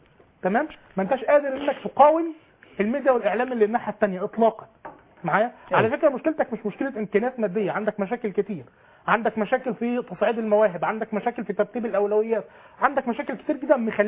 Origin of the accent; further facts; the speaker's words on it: Egypt; اللي مثلا بيقوم بها باسم يوسف هنا عندنا في مصر